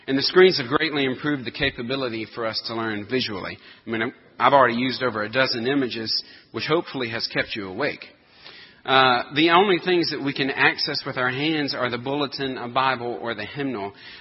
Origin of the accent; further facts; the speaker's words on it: Anderson, South Carolina, United States; the church that I grew up in Anderson, South Carolina, at Boulevard Baptist, which oddly enough has that same kind of cross design, even for a Baptist church.